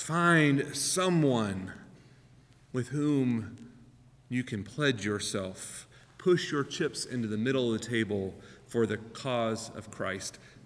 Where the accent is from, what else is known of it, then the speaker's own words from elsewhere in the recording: Texas, United States; Of course, I grew up in Texas, right?